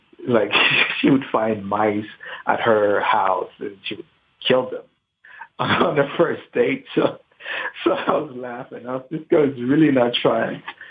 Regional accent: Haiti; I'm 35. I'm from Haiti.

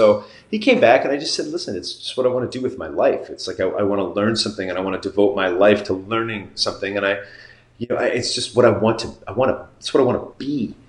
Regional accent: Chicago, Illinois, United States; also born or lived in Missouri; So I grew up in Chicago and Missouri and then came back to California for a minute in the late 80s and then moved back to Illinois and then Pennsylvania.

